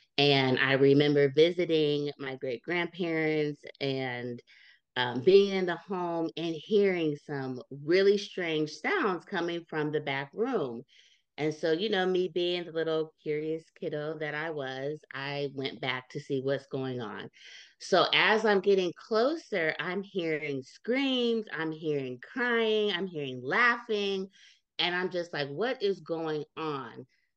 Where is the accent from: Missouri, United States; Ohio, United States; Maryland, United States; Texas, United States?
Ohio, United States; now in Charlotte, United States; I moved to Charlotte, North Carolina, because I'm originally from Ohio.